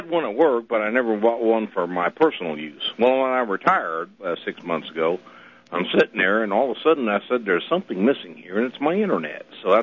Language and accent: English; Oklahoma, United States; think about how I'm from Oklahoma here.